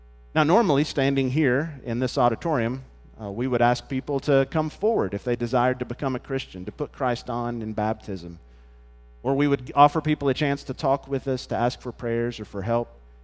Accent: United States; thankful for the country where I was born and the country where I live. I'm grateful for that identity as an American.

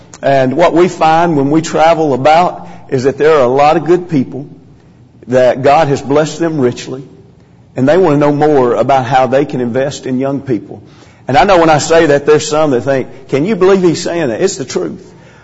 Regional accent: Centerville, Tennessee, United States; also born or lived in Long Island; Growing up for much of my life in Centerville, Tennessee, just down the road from you, I constantly heard of the great Graymere Church of Christ.

